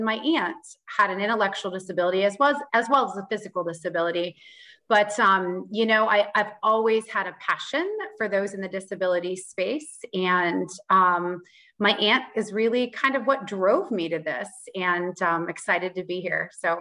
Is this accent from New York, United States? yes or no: no; Ohio, United States; now in Columbus, United States; Moved to Columbus about 6 years ago from Northwest Ohio. Kind of grew up in that area.